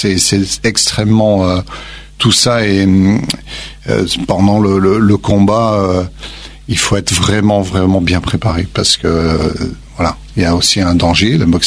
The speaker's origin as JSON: {"language": "French", "town": "Grenoble", "region": "Auvergne-Rhône-Alpes", "country": "France", "said": "Et moi, je venais d'une petite banlieue de Grenoble."}